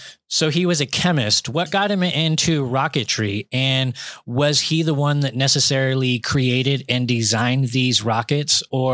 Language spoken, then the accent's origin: English; California, United States; something that's close to my hometown. In Sonora, California